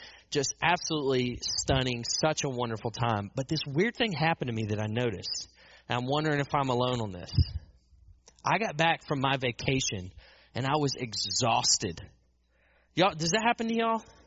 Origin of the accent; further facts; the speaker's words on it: Savannah, Georgia, United States; I grew up in Savannah. I got plenty of beach as a kid.